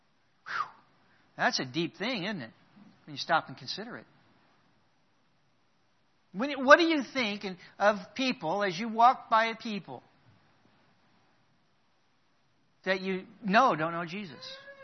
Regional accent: Oklahoma, United States; I'm an Okie. I'm from Oklahoma.

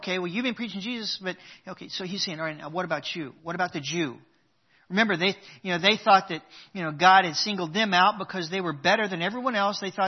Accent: Oklahoma, United States; I'm an Okie. I'm from Oklahoma.

